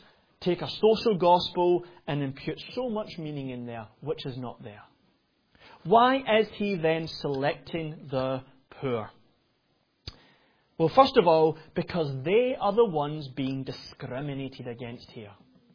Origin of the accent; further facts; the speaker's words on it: Scotland, United Kingdom; And I'm a Scotsman